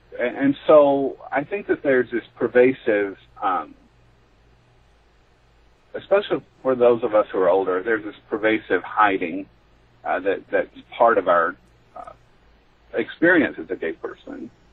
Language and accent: English; Tennessee, United States; I'm from the South, I'm from Tennessee